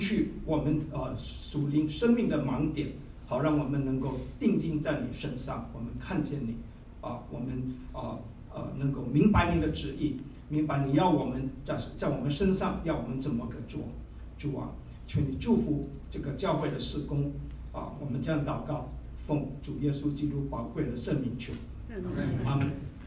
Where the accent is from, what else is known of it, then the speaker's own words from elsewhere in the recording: Singapore; 我是从新加坡来的，上次我也介绍过我自己。